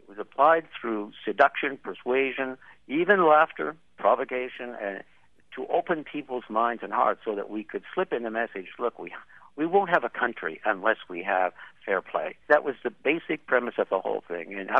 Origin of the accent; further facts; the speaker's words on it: Canada; since we're Canadian